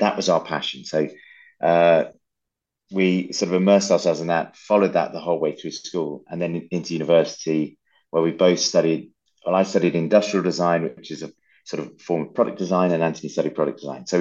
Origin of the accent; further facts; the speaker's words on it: Birmingham, West Midlands, United Kingdom; also born or lived in Lancashire; Yeah, so I was born in Birmingham, and mum and dad still live there. And I went to school around Birmingham initially, and then I ended up in a school up in Lancashire.